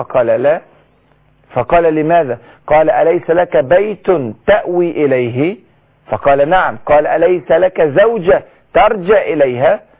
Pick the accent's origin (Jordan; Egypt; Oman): Egypt; وإحنا حتى عندنا في مصر بنقول المثل